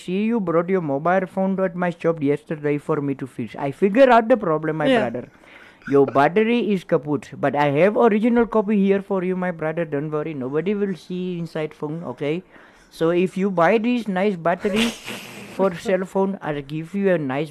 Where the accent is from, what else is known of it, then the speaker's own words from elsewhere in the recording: Walvis Bay, Erongo, Namibia; And that's where I was born. That's where I grew up. That's where I schooled.